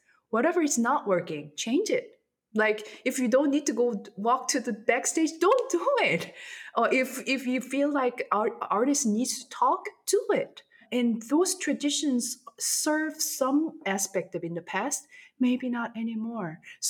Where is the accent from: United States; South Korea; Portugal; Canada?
South Korea; first language Korean; English is a second language; And the Korean version is came out after the English version, which is ridiculous because my native language is Korean.